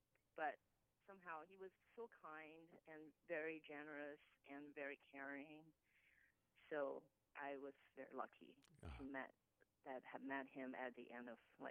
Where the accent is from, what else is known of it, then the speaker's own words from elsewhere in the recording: Shanghai, China; English is a second language; I grew up in Shanghai, and it's a complicated situation. My parents live in Qingdao